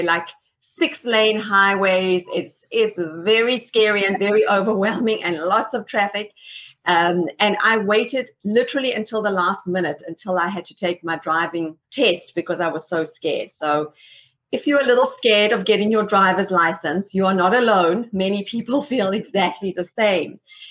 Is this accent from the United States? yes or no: no; South Africa; moved away; I actually did that when I came from South Africa. Yeah, I had my South African driver's license.